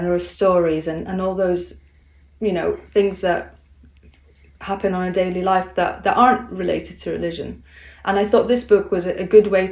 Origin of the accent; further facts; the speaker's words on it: Gaza, Gaza Strip, Palestine; now in United Kingdom; See, I came from Gaza, and when I arrived, I thought, okay, I'll just tell people I'm from Palestine.